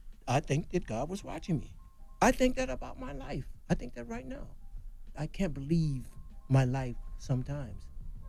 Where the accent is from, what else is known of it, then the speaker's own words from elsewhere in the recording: Detroit, Michigan, United States; because I grew up in the hood in Detroit, and some of my partners were gangsters.